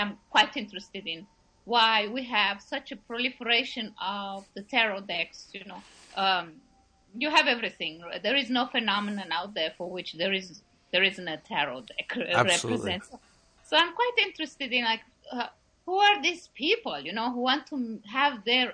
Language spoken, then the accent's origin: English; Romania; now in Denmark; although I've been living in Denmark for 25 years, I come originally from Romania.